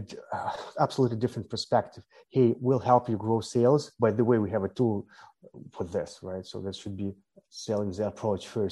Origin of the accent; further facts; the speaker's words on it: Ukraine; right now, actually, I'm in Egypt. You didn't ask, so I'm originally from Ukraine, but I went for the 3 months, I went to Egypt